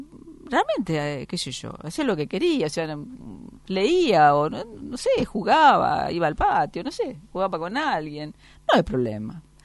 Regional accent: Rufino, Santa Fe, Argentina; Soy de Rufino, así que una infancia muy con siesta

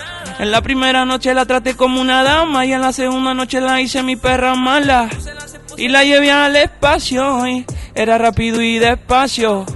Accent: General Pico, La Pampa, Argentina; Entonces, como yo me veía, yo soy de La Pampa, ¿viste?

